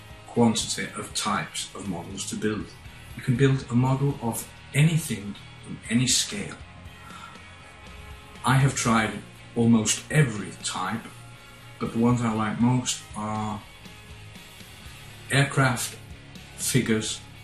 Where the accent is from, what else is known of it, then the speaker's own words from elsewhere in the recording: Sheffield, Yorkshire and the Humber, United Kingdom; I'm from Sheffield, in Yorkshire, in the north of England.